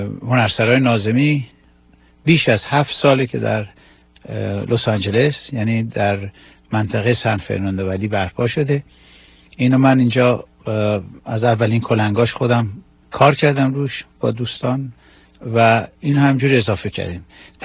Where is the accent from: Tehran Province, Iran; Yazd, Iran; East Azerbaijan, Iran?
Tehran Province, Iran; Tehran; 65 سالمه. 1116 به دنیا اومدم، بچه تهرانم.